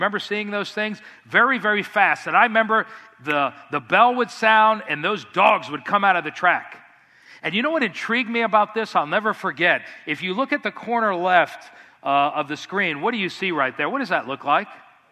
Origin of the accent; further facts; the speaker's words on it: Miami, Florida, United States; When I was growing up in Miami, Florida, I know it's kind of bad, but my dad took me to the dog races.